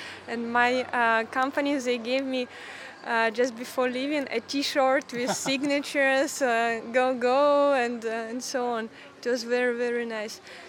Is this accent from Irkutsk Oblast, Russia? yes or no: no; Moscow, Russia; I'm from Moscow, Russia.